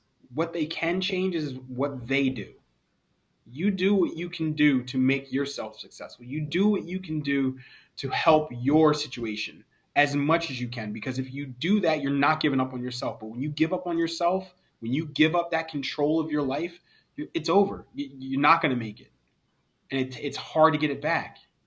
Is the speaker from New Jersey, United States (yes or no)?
yes; New Jersey, United States; so I went through that phase where I'm in my 20s, and I'm from New Jersey, and I'm down in Tallahassee, and y'all don't know me, and I'm tough.